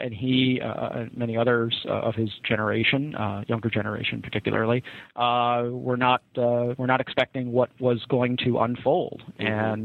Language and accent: English; Rochester, New York, United States; I grew up in Rochester, and thanks very much to my father, who introduced me to history through the libraries and museums of upstate New York and Canada, particularly Rochester, my hometown, Buffalo and Toronto.